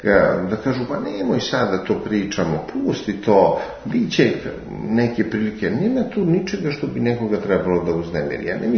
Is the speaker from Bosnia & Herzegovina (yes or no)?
no; Belgrade, Serbia; Evo, vi i ja smo rasli u Beogradu